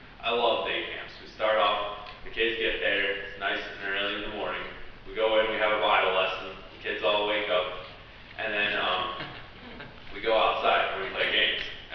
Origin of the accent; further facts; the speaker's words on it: Minersville, Pennsylvania, United States; But like you said … I'm from Minersville, and for those of you who don't know, that's on the other side of Pottsville.